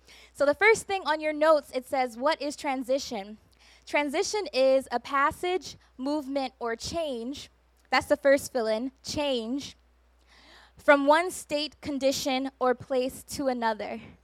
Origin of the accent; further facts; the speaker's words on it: Cleveland, Ohio, United States; moved away as an adult; I moved away from Cleveland, Ohio, that's where I'm from, where my family is, when I was 18 years old to go to school.